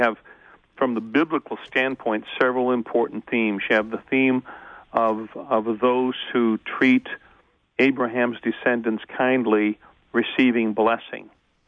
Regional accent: United States; my ancestors came from a variety of European countries, but I'm an American

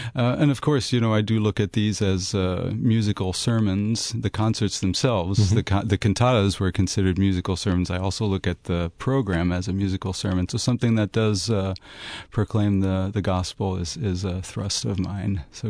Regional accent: France; My family was involved in mission work for many, many years in France. So I grew up in France.

